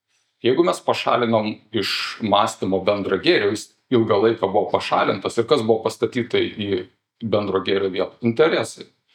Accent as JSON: {"language": "Lithuanian", "town": "Panevėžys", "region": "Panevėžys County", "country": "Lithuania", "said": "Esu panevėžietis pagal kilmę"}